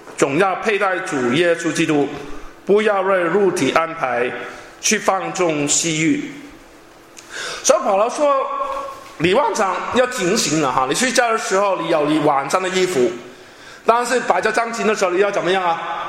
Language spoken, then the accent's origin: Chinese; China; also born or lived in United Kingdom; 我们中国人很糟糕一件事情，以前我不知道，可能也知道